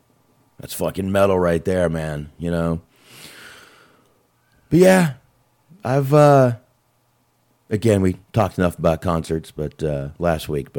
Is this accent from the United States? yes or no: yes; Texas, United States; Just because I'm from Texas, I'm supposed to play a Texas band?